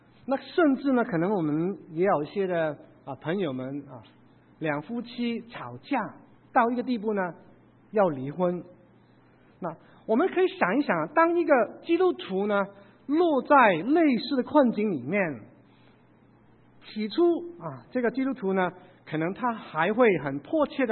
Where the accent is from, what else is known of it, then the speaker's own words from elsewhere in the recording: Hong Kong; now in United States; 也知道我在啊过去是来自香港的。我还记得在1973年呢，我父母一家六口，我们从香港移民到美国来追求这个美国梦。